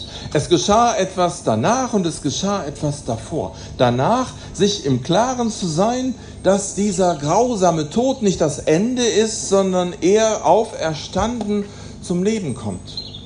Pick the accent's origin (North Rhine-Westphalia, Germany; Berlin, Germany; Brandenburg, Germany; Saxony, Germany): North Rhine-Westphalia, Germany; Münster; dann ist das eine Verpflichtung für uns als Münsteraner